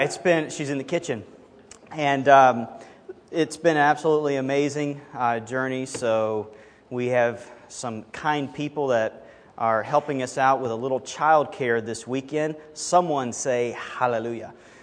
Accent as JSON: {"language": "English", "region": "Alabama", "country": "United States", "tie": "born or raised there", "accent": "southern", "said": "So if you ever pick up on a slightly southern accent, that's where it comes from, because I'm from Alabama. And we grew up on the Gulf Coast."}